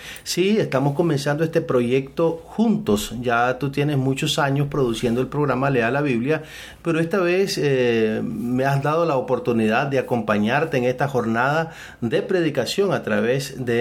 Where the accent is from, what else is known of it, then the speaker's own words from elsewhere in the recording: Nicaragua; en diferentes lugares acá en mi país, Nicaragua